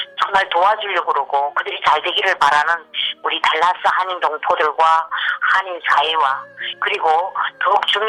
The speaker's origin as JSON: {"language": "Korean", "country": "North Korea", "moved": "yes", "lives_now": "Dallas, United States", "said": "내가 탈북자입니다. 그럼 탈북자 목사가 돈을 걷어가지고 뭐 할지"}